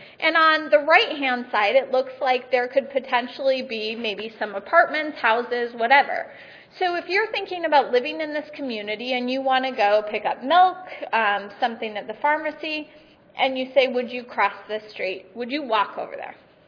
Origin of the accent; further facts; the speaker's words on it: Montana, United States; So to give you a little background, I'm from Yellowstone County, which is in south central Montana.